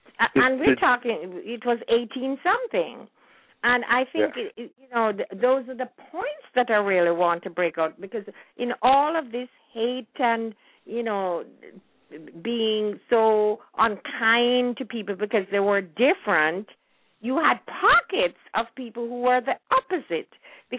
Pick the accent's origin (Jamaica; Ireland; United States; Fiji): Jamaica; I wonder if anybody on the board remembers hearing that or singing that when we were growing up in Jamaica.